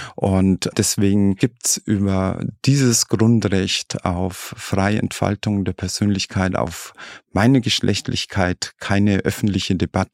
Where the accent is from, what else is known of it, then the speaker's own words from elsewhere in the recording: Bavaria, Germany; accent: Lower Bavarian; ich bin Niederbayerin, ich rede Dialekt